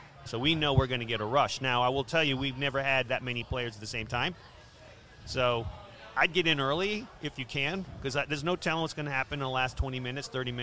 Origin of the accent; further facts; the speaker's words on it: Hope Valley, Rhode Island, United States; Yes. Yes. Hope Valley, Rhode Island. I like to say I was born in the city of the state of Hope.